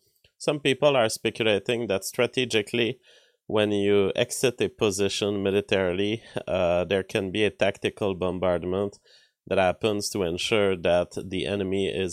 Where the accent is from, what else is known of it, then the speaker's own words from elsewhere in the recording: Quebec, Canada; English is a second language; also born or lived in United States; I am from Canada. I am a Quebecois living in Canada. So that's where I'm from. I visited the Europe, and I've lived the 5 years of my life, a little more even, in the US. But I am a Canadian